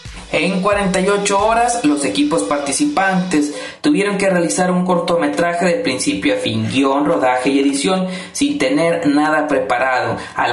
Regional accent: Mexico; no solo como estudiantes de la Universidad de Guadalajara, sino también como mexicanos

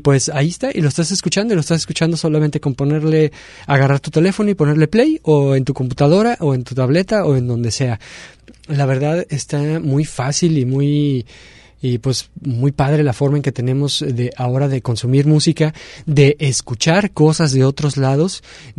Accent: Guadalajara, Jalisco, Mexico; son de Guadalajara, de mi tierra natal.

